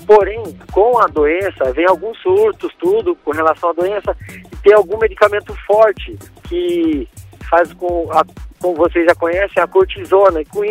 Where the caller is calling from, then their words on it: Piracicaba, São Paulo, Brazil; Piracicaba, interior de São Paulo.